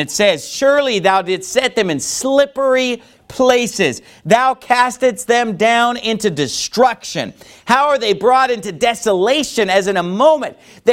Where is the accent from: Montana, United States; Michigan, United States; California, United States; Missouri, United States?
California, United States; I grew up in Northern California. And I grew up playing in the woods and hiking.